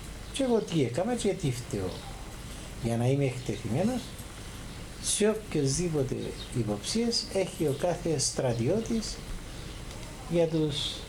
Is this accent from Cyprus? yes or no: yes; Kyperounta, Limassol District, Cyprus; εγώ είμαι από την Κυπερούντα.